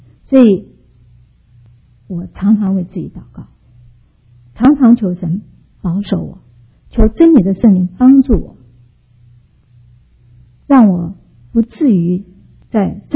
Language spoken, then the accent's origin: Chinese; China; 我们中国人说平安，我们基本的意思就是没有遇见灾祸，那就是平安。